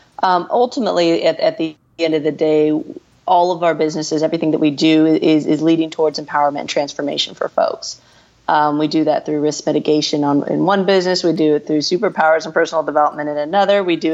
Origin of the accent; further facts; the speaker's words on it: Tucson, Arizona, United States; also born or lived in Kansas; I was born in Kansas. I was raised in Tucson, Arizona, and then, you know, traveled a bunch and everything else, but in the States primarily.